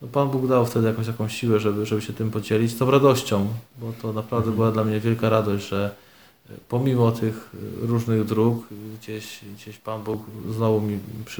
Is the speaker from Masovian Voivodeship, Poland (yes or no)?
yes; Teresin, Masovian Voivodeship, Poland; born there; gdzie się urodziłem się w Teresinie, więc parafia Niepokalanów, więc styczność z franciszkanami miałem od zawsze